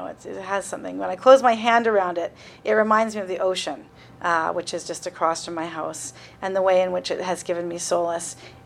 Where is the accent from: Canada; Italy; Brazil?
Canada; Saanich, British Columbia; also born or lived in Vancouver; now in Gabriola Island, Canada; I currently live on Gabriola Island, which is the territory of the Sinemo First Nation, and I grew up in Saanich, which is the territory of the Wasanic people. And in between that, I lived in Vancouver.